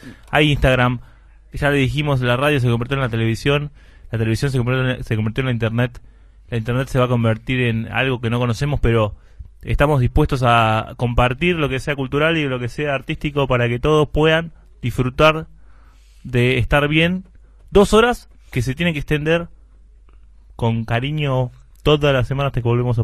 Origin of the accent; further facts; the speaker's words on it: Argentina; pero nos tardamos en implementarlos porque somos argentinos.